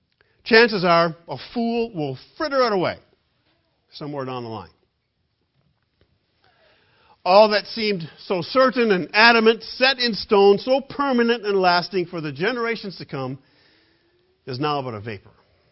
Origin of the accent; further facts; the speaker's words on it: Michigan, United States; When I lived in Michigan, I grew up in Michigan, I've been to Hell.